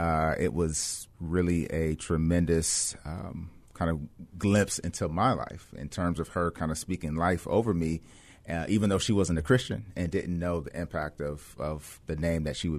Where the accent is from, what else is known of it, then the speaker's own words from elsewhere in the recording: Cleveland, Ohio, United States; also born or lived in West Germany / Michigan; I grew up in Cleveland, Ohio. And my parents were divorced. And at a very early age, we also lived in West Germany before the unification.